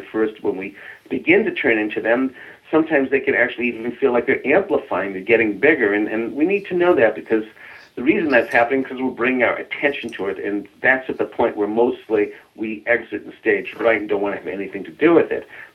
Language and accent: English; Boston, Massachusetts, United States; When I was 16 years old, I grew up in the Boston area